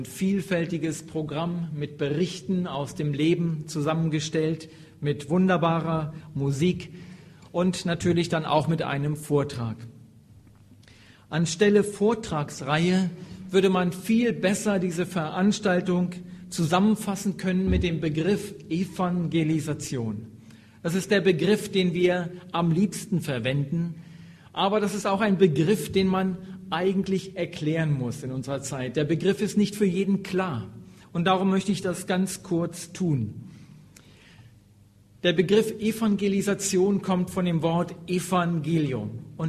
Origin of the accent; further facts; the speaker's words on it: Lachendorf, Lower Saxony, Germany; Ich bin selbst aus Lachendorf in der Nähe von Celle.